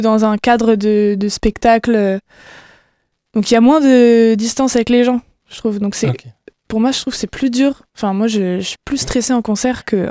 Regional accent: Le Mans, Pays de la Loire, France; on est du Mans.

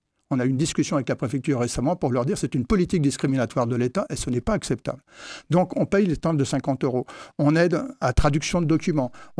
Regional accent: France; Moi, je suis français, il y a d'autres qui sont français.

